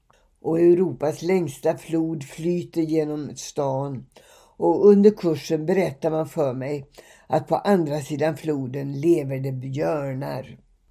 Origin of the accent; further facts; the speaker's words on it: Russia; born there; first language Ingrian; Swedish is a second language; Mitt första språk är ingermanländska, en östfinsk dialekt med många ryska ord i. Men ryska kunde jag inte före 2006. Under min uppväxt tänkte jag ändå då och då att jag en dag vill lära mig språket som man pratar i landet jag föddes i.